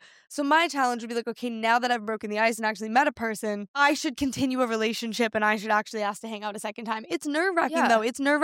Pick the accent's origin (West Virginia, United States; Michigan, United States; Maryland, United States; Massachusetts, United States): Massachusetts, United States; Boston; I'm from Boston, whatever.